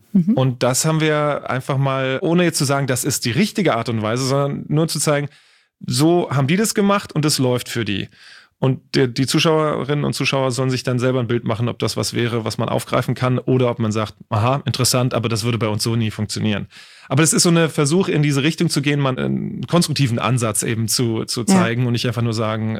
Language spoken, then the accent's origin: German; Germany; ich habe zwar einen italienischen Pass und bin in den Ferien viel in Italien gewesen, aber ich bin doch in Deutschland aufgewachsen